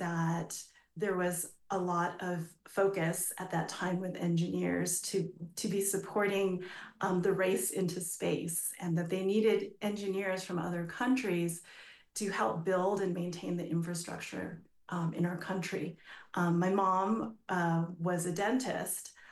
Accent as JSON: {"language": "English", "region": "California", "country": "United States", "tie": "born or raised there", "said": "So I grew up in the suburbs of the East Bay. But I consider my childhood partially growing up in Oakland because that was part of our community."}